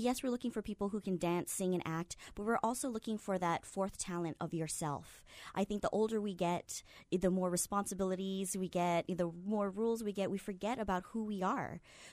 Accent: Kaneohe, Hawaii, United States; born or raised there

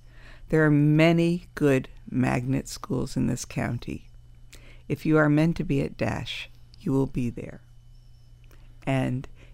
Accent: New York City, New York, United States; moved away as an adult; now in Miami, United States; Well, I'm from New York City. I came here over 30 years ago.

